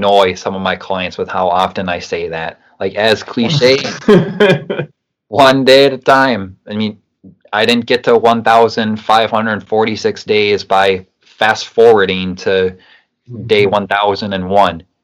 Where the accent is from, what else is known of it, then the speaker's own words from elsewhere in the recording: Savage, Minnesota, United States; I did Surf the Murph in October in my hometown of Savage, Minnesota.